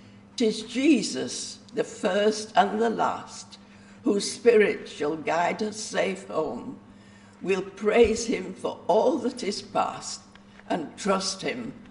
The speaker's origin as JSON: {"language": "English", "region": "Yorkshire and the Humber", "country": "United Kingdom", "tie": "born or raised there", "said": "I'm a Yorkshire lass born and bred. Both my parents were staunch Methodists"}